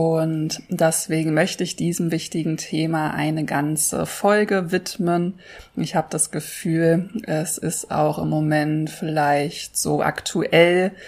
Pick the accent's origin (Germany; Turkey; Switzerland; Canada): Germany; Berlin; in meiner Heimatstadt Berlin